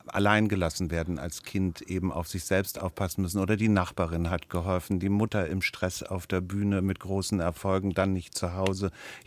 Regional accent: Berlin, Germany; Als Berlinerin Ich bin Berliner. Wien ist gar nicht meine Stadt, muss ich zugeben.

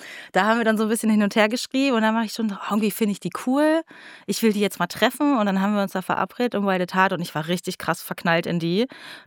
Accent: Schöneiche, Brandenburg, Germany; Aus dem Osten, aus Schöneiche, also so Rand-Berlin.

